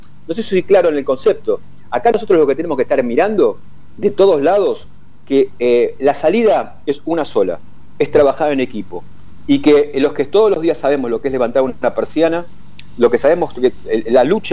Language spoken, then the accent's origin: Spanish; Buenos Aires, Argentina; born there; nací ahí, sí, en la zona de Paternal